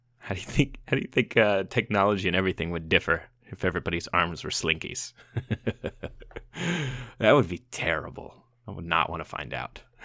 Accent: Midwest, United States; Growing up in the Midwest, I had a lot of time to just dive in to find the weird things that called to me.

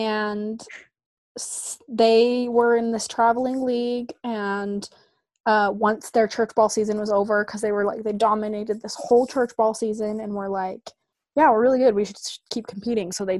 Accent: Centerville, Utah, United States; So I am from Utah. I was born and raised here in Centerville.

